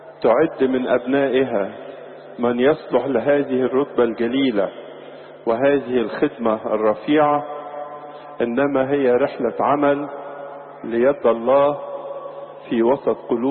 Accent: Egypt; وكروز بلادنا مصر

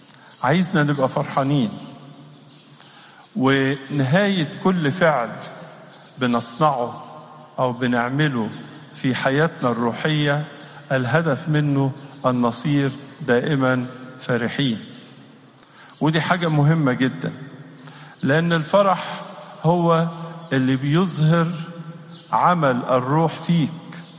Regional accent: Egypt; فأحد الأمور اللي بتفرحنا إحنا كمصريين عايشين أنه توجد مواضع صلاة في كل مكان

